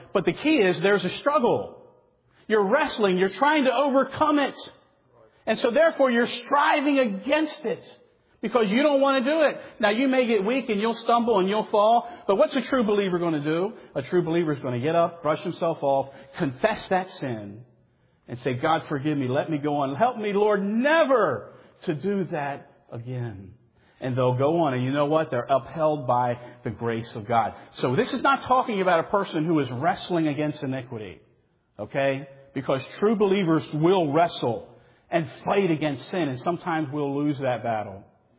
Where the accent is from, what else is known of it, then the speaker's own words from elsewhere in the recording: Baltimore, Maryland, United States; When we were little, growing up in Baltimore, I don't know why we did this.